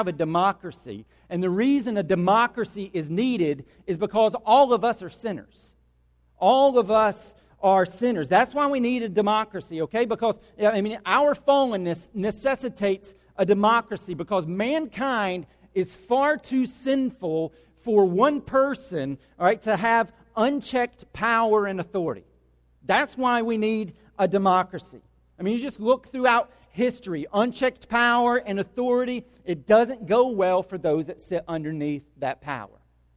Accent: United States; I mean, I'm American, I want democracy

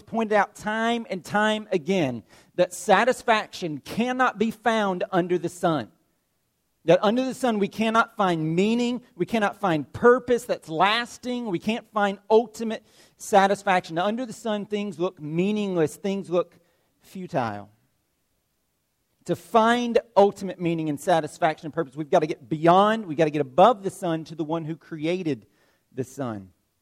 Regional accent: Georgia, United States; When I was a kid growing up in Bartow County, we had one recreational league for the county.

